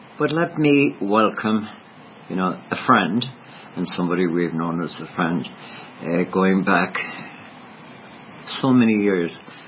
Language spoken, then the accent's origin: English; Ireland; because we were Irish, and we are Irish, and from Irish backgrounds